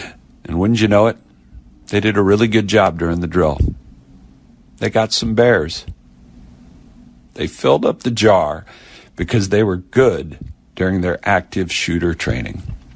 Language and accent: English; Texas, United States; But today is about those families in Uvalde, Texas, in my home state.